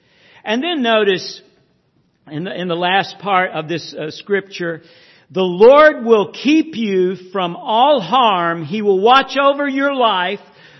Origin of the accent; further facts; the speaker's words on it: Marshville, North Carolina, United States; when I was a child growing up in Marshville and grew up on the farm there, and we had this garden.